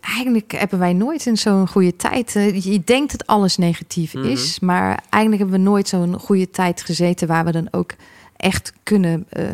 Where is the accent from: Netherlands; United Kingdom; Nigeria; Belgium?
United Kingdom; England; Dus ik ben in Engeland geboren en opgegroeid.